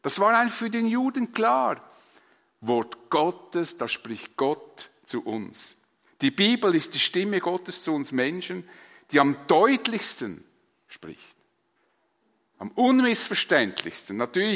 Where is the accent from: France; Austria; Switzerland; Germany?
Switzerland; Ich meine, als Schweizer sind wir uns nicht gewohnt, Wohnungen zu renovieren.